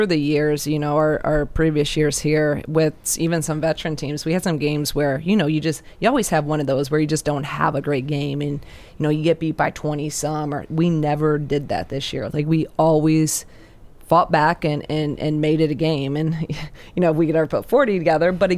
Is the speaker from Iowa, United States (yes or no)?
yes; Iowa, United States; So, you know, I'm from Iowa, and 20 some years of coaching, I've never gotten a kid from Iowa.